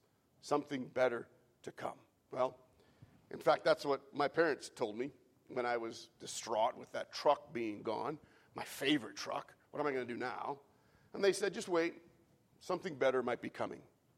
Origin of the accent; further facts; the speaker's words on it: United States; these toys that I had gotten as an American from the United States.